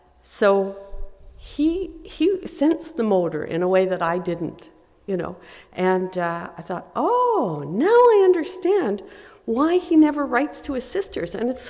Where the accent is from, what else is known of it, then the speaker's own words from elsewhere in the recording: Quebec, Canada; moved away; We're a restless bunch, and even now I'm far from Quebec.